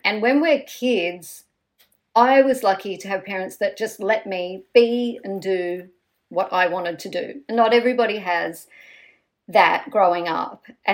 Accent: Australia; we grew up in Australia with Dolly magazine

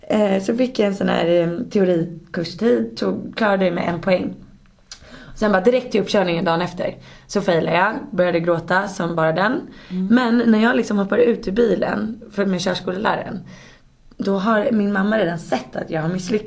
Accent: Saltsjöbaden, Stockholm County, Sweden; Jag är uppvuxen i Saltis då, som jag sa.

